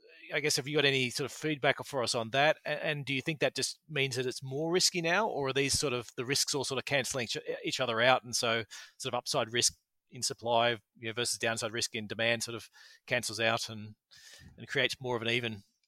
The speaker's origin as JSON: {"language": "English", "country": "Australia", "said": "If we're, as Australian investors, if we're looking at Canada"}